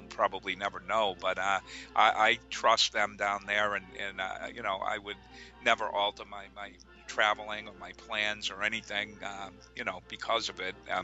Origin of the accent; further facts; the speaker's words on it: Massachusetts, United States; even though I'm from Massachusetts, born and bred, you know, Orlando's my second home because of Disney World.